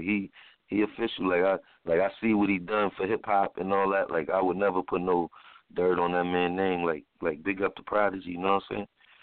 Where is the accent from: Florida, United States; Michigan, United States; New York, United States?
New York, United States; New York City; originally I was born in New York Hospital in Manhattan. Then first apartment I lived in was Queensbridge, 12th Street, 4009.